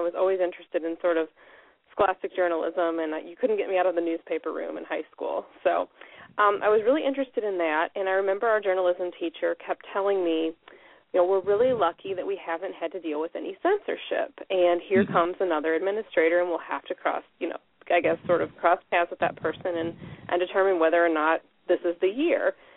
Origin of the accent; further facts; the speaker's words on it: Ohio, United States; And I'm from Southwest Ohio originally